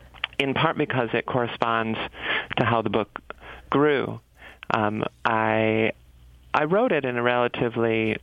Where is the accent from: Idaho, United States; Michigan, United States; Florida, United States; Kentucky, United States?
Michigan, United States; East Lansing; I grew up in East Lansing, which I loved